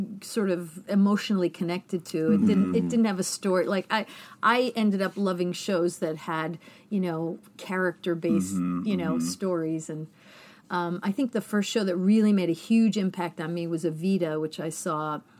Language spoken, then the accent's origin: English; Albany, New York, United States; In Albany, New York.